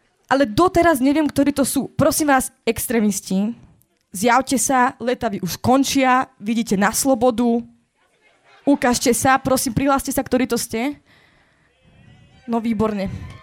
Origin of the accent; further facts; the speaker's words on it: Žilina Region, Slovakia; A aby ste rozumeli, ja som z Kysúc, hej?